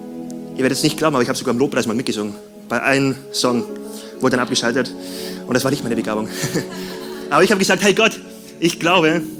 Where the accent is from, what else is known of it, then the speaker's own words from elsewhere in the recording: Bavaria, Germany; ich komme aus Bayern. Ich komme aus einem kleinen Dorf in Bayern.